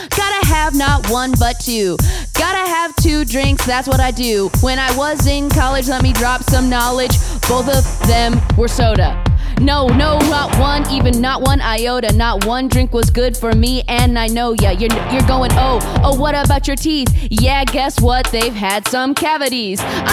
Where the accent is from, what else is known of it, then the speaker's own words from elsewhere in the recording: California, United States; And you were like, you went to UCI, and I was like, oh, I'm from Orange County.